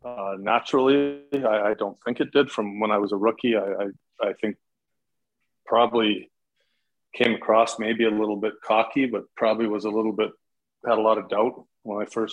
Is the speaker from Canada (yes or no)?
yes; Calgary, Alberta, Canada; when I grew up in Calcigar, I lived kind of outside of town.